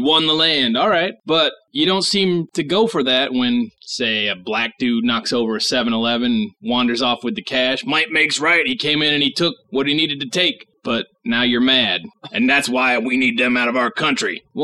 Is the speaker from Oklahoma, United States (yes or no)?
no; Fort Worth, Texas, United States; born there; and I say I was born in Fort Worth, Texas. It's kind of neat, I guess, because it's different, but I don't give a shit where I was born.